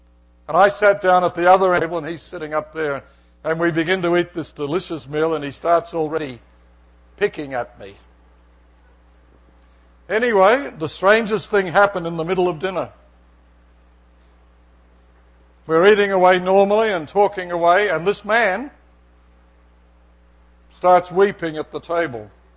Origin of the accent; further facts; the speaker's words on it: Australia; You know, I'm an Australian. We're a straight shooters